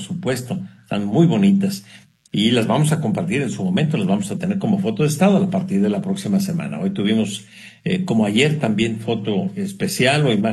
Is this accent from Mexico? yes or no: yes; Mexico; hay que apoyarnos, somos mexicanos